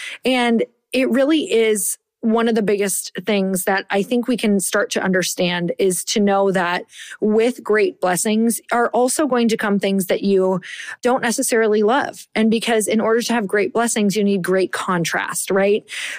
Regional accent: Midwest, United States; Okay, so I don't know about you, but I'm from the Midwest. So I just want you to picture very, very cold winters.

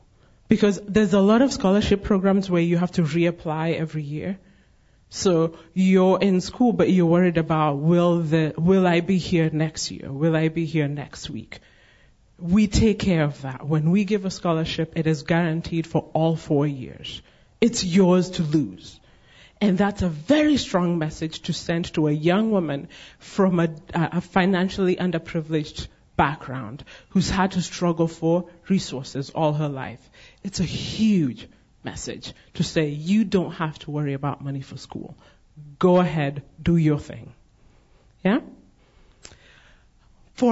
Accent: Kenya; Okay, I'm from Kenya.

